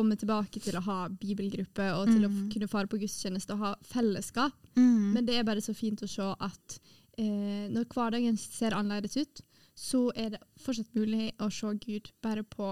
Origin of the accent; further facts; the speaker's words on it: Western Norway, Norway; det var så flaut å komme som vestlending og ikke skjønne fergesystemet. For ferge er jo vestlending.